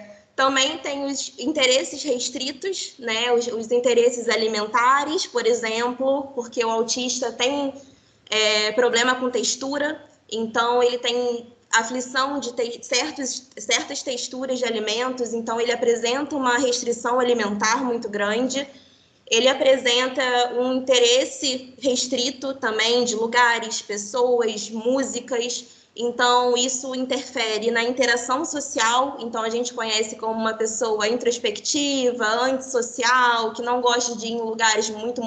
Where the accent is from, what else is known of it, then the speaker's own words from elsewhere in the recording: Cabo Frio, Rio de Janeiro, Brazil; eu sou de Cabo Frio, vou fazer 25 anos esse mês